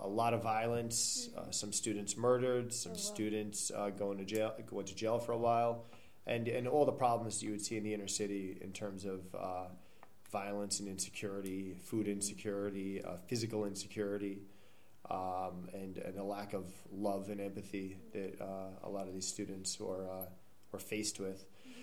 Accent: New York City, New York, United States; So where? I mean, I'm from New York City.

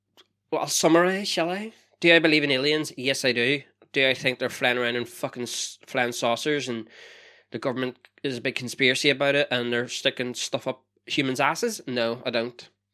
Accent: Northern Ireland, United Kingdom; now in Wales; Because I live in Wales. So, and I'm from Northern Ireland.

